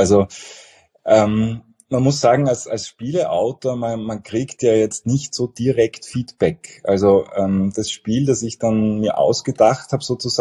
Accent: Vienna, Austria; Ja, also ich bin ein Wiener

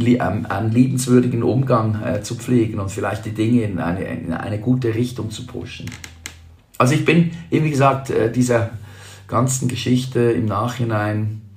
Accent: Switzerland; Ich bin natürlich als Schweizer, bin ich es gewohnt, mit mehr Parteien zu leben.

